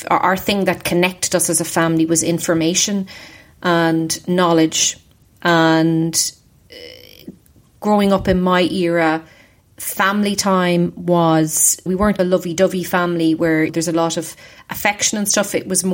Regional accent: Dundalk, Leinster, Ireland; Yeah, I grew up in Ireland. Yeah, in Dundalk, which is about 50 miles north of Dublin, which is the capital city.

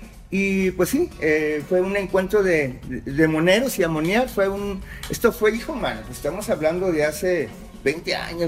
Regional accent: Mexico City, Mexico; moved away as an adult; now in Guadalajara, Mexico; Mira, yo soy chilango. Ajá. Digamos, yo me vengo, llego aquí a Guadalajara en el 80

